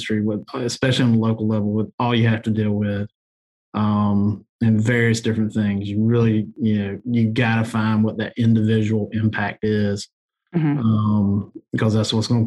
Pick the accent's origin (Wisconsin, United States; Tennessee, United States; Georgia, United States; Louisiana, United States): Georgia, United States; If you're growing up in Georgia in the mid to late 80s and early 90s, you know